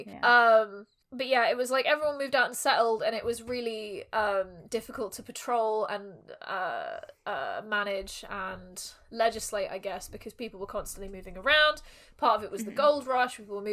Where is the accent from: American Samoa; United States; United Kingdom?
United Kingdom; England; We are white English people who don't know a great deal about it.